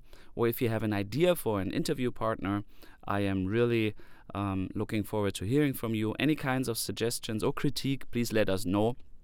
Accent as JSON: {"language": "English", "country": "Germany", "said": "Well, people know I'm from Germany"}